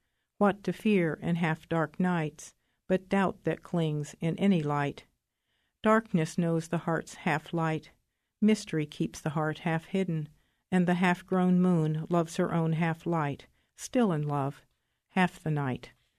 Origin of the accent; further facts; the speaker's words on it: Troy, Ohio, United States; I'm from Troy, Ohio